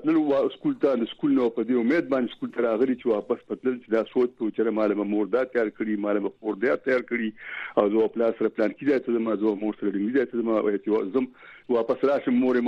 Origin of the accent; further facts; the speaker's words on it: Afghanistan; دا کابلیان دي دا افغانان دي او موږ افغانان یو